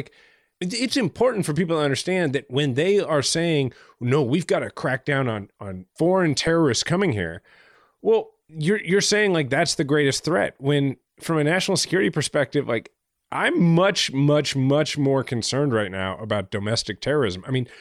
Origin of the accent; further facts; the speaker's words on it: Midwest, United States; You know, we're both dads and we're from the Midwest.